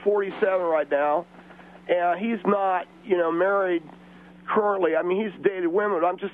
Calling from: Temple City, California, United States; I'm calling from Temple City tonight.

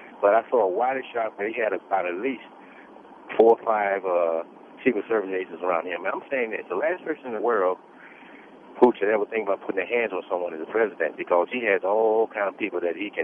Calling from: Texas, United States; Okay, I'm calling from Texas.

